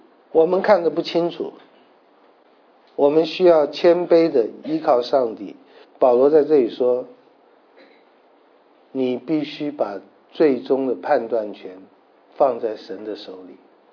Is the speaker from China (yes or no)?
yes; China; 对我们中国人来讲，我们被人论断是极大的事